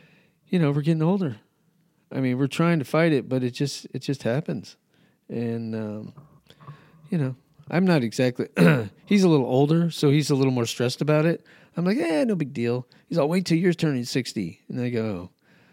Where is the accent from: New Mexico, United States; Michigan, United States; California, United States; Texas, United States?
New Mexico, United States; I grew up in New Mexico.